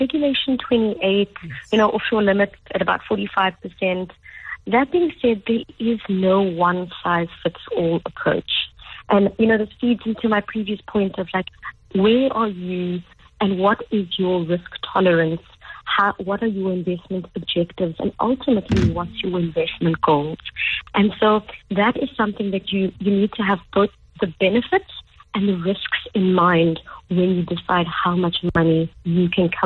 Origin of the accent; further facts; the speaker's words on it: South Africa; being a South African, you know, taking pain at the pumps when you go fill up petrol